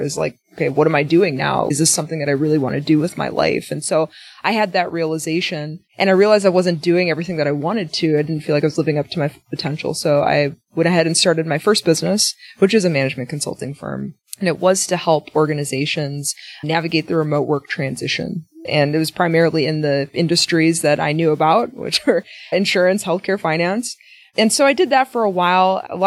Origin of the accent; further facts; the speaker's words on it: Milwaukee, Wisconsin, United States; And so I went to UW-Milwaukee. I'm from Milwaukee.